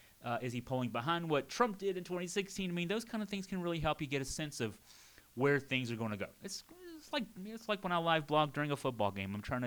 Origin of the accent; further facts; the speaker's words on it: Virginia, United States; I grew up in Augusta County, which surrounds Waynesboro.